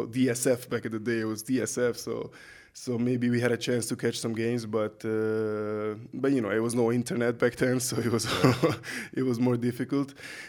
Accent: Budapest, Hungary; English is a second language; I mean, especially I'm from Budapest. So until I didn't move out from Budapest, I didn't even know that in Hungary exists professional basketball.

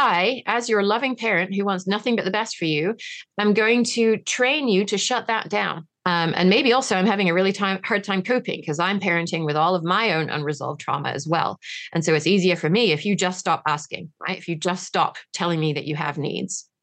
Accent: England, United Kingdom; I'm English

